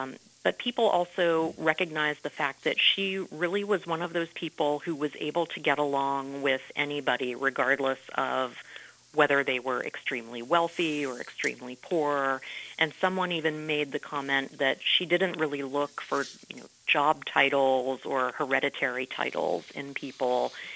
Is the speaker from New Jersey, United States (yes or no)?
yes; New Jersey, United States; I grew up in New Jersey because my dad was a professor in New Jersey, but my grandparents and all of the extended family were in southwestern Pennsylvania.